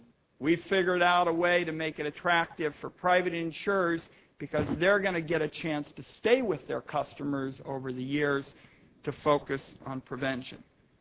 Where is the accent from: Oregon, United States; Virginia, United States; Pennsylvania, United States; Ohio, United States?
Oregon, United States; a presidential election would hinge on who won my home state of Oregon.